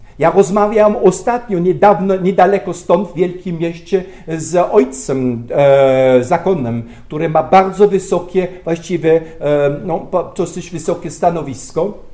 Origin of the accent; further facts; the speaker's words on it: southern Germany, Germany; Polish is a second language; jestem ze wsi, w południowej części Niemiec